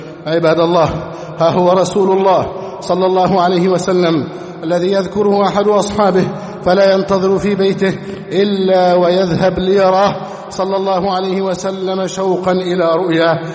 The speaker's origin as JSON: {"language": "Arabic", "country": "Egypt", "said": "بلدنا مصر"}